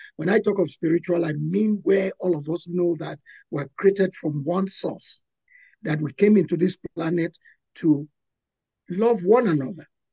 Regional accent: Cameroon; moved away as an adult; also born or lived in Lagos; Really, I was born in Cameroon. Cameroon is in Central Africa. I was born and I really grew up with my mom. And I later on went to Lagos in Nigeria, where I studied what business management and the rest.

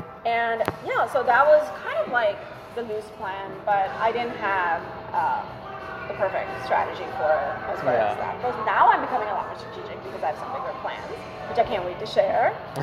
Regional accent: India; We had paintings all over our home growing up in India.

